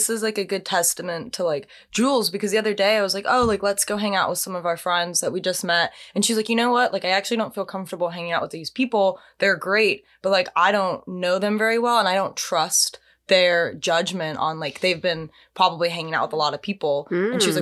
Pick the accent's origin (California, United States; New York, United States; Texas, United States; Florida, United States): Florida, United States; Jacksonville; yeah, I'm from Jacksonville, which is like very